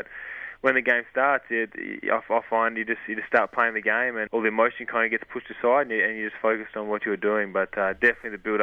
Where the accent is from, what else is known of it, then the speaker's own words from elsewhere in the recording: Perth, Western Australia, Australia; I'm originally from Perth